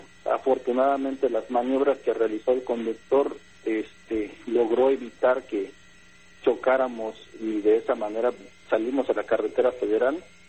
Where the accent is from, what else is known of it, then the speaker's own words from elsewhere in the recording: Oaxaca, Mexico; logramos llegar hasta la capital oaxaqueña, en donde continuamos nuestra ruta con destino a la ciudad de Cochitlán, de donde soy originario